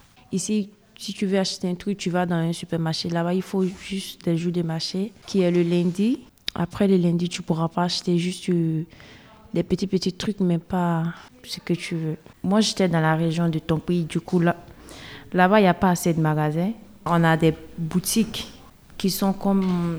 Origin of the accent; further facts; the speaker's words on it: Logualé, Côte d’Ivoire; j'ai 15 ans et demi, je viens de la Côte d'Ivoire. Je viens de la ville de Logualé, c'est une petite ville. Il y a des marigots, il y a plein de forêts et il y a beaucoup, beaucoup de sable.